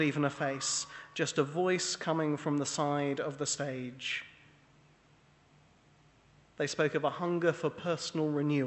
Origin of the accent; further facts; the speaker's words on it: Wales, United Kingdom; Now, some of you will know that I am Welsh, particularly when the rugby's on.